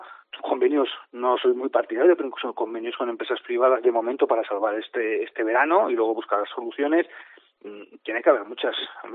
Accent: Aragon, Spain; como buen aragonés, porque soy muy terco

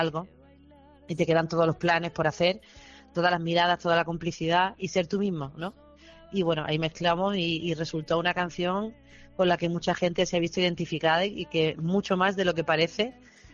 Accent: Málaga, Andalusia, Spain; Me siento muy orgullosa de ser malaguita, de ser una boquerona y de venir de la ciudad de la que vengo, tan increíble, tan generosa y tan, ¿cómo te digo?, tan hospitalaria

